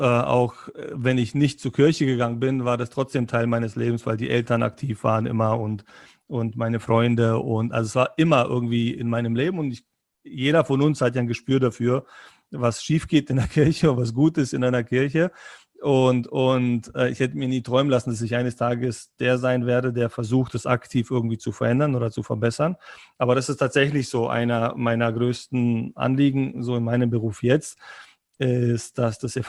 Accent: Berlin, Germany; Ich bin Berliner, also das heißt, ich habe sogar zu Hause an meinem Büro den Berliner Bären als Wappen sogar hängen.

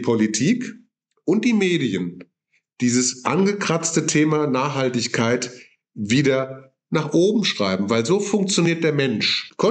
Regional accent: Königswinter, North Rhine-Westphalia, Germany; ich komme ja aus Königswinter und hier in Bonn, in NRW, Nordrhein-Westfalen

